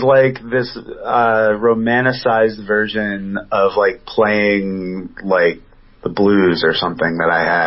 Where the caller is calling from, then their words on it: Levittown, Pennsylvania, United States; I am calling from my home in Levittown, Pennsylvania, which is